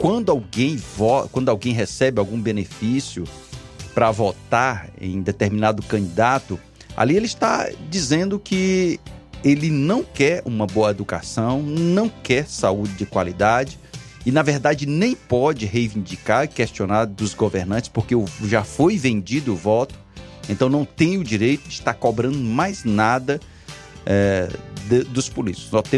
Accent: Livramento, Brazil; sou do Livramento, aí da terrinha aí, todos que fazem parte aí dessa região aí do Livramento, Oiticica, Barriguda, aí Puzinho.

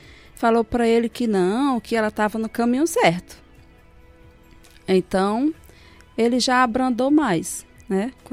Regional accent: Lagoa de Santo Antônio, Brazil; eu nasci na Lagoa de Santo Antônio. e desde criança que moro lá até agora, né?

